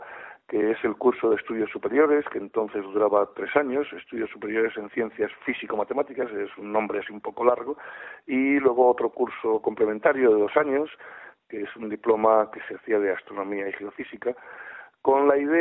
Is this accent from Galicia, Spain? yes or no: no; Cartagena, Region of Murcia, Spain; Yo soy natural de Cartagena. Cartagena es una ciudad muy unida a la Marina y en mi familia hay marinos